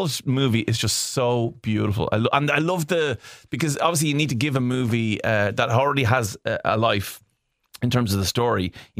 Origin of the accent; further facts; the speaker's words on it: Dublin, Leinster, Ireland; accent: Dublin; We're from Dublin, but there's a Dublin accent.